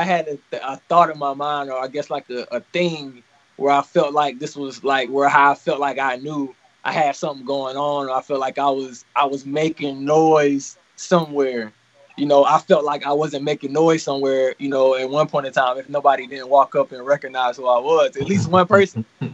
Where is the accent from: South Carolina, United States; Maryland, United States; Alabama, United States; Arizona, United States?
South Carolina, United States; Anderson; To touch on where I'm from, man. I'm from South Carolina, Anderson, South Carolina, small town.